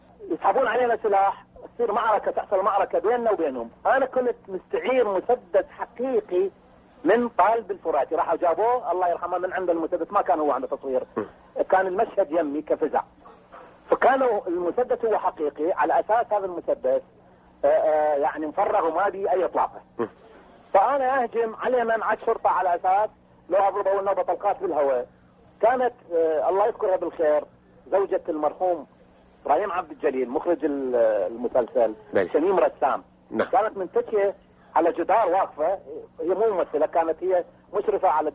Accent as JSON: {"language": "Arabic", "town": "Baghdad", "region": "Baghdad Governorate", "country": "Iraq", "tie": "born there", "said": "أنا مولود ببغداد يعني بالكرادة الشرقية وأجيد هذه اللهجة الجميلة الجنوبية."}